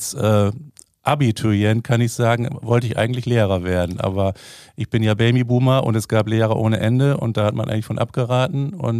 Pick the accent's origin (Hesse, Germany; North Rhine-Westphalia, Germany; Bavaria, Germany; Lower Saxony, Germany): Lower Saxony, Germany; Aschendorf; Ansonsten bin ich aufgewachsen in Aschendorf, Einzelkind, hat Vor- und Nachteile.